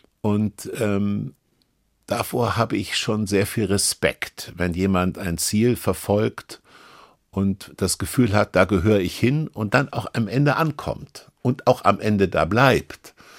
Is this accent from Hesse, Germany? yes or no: yes; Kassel, Hesse, Germany; Also ich bin in Kassel groß geworden